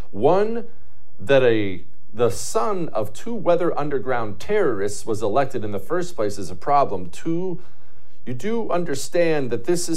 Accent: Montana, United States; I've killed a lot of prairie dogs. I grew up in Montana. We used to go kill them all the time.

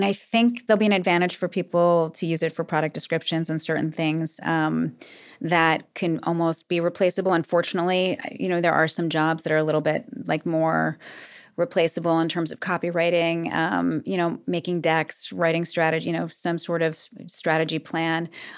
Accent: New York, United States; And so I've always had that grit, both from being a New Yorker, but also having parents in the industry.

